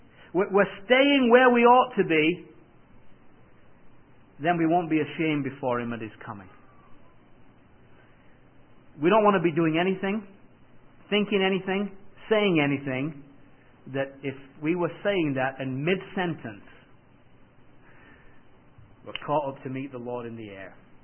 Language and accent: English; England, United Kingdom; I come from England. We don't have many deer, so.